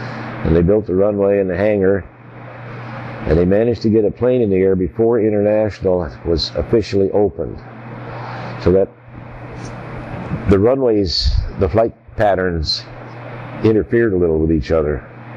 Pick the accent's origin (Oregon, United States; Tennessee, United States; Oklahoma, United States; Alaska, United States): Alaska, United States; Fairbanks; born there; And then I was born here in Fairbanks, my brother and I. Got started in the airplane business actually before I got out of high school. Took a part-time job at Fairbanks Aircraft on Phillips Field.